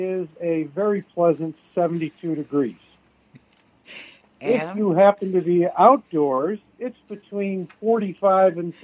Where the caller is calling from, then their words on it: Chicago, Illinois, United States; I'm calling in from Chicago, and I want to give you the weather report.